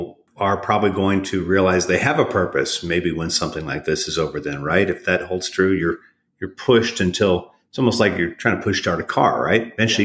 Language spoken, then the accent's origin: English; California, United States; When I grew up in California, we had grad night at Disneyland.